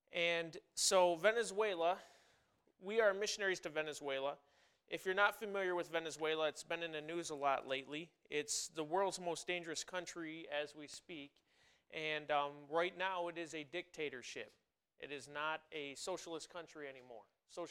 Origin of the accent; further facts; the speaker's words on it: New York, United States; Now, for me, like I said, I grew up in Western New York. Both of us grew up in Western New York